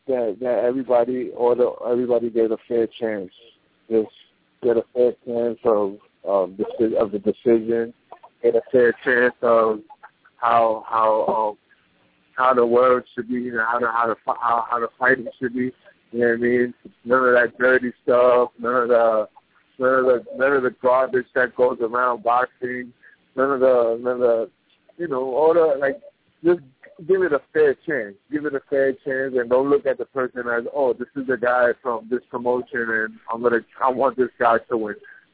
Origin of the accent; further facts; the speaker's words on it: Puerto Rico; also born or lived in New York; now in Orlando, United States; I moved from New York to Puerto Rico when I was turning 3 years old, 3 years old or something like that.